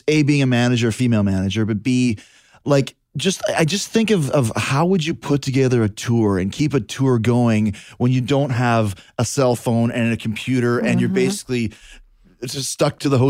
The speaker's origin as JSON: {"language": "English", "town": "Winnipeg", "region": "Manitoba", "country": "Canada", "tie": "born or raised there", "said": "I grew up in Winnipeg in Canada"}